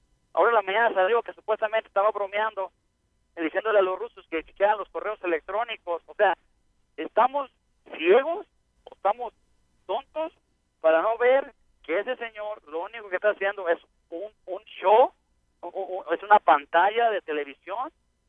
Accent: Mexico; now in United States; yo soy mexicano, primeramente mexicano y los ciudadanos americanos, pero amo este país como amar a México

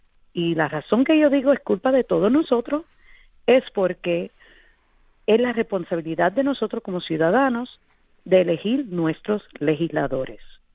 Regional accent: New York, United States; me imagino que hay uno en español, pero como me crié aquí en Nueva York

